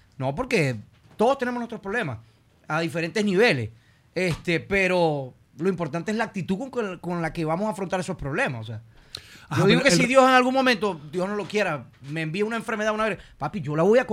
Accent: Maracaibo, Zulia, Venezuela; como buen maracucho

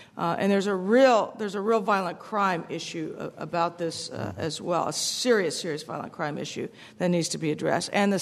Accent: Albuquerque, New Mexico, United States; as a kid growing up in Albuquerque, New Mexico, going to public school there

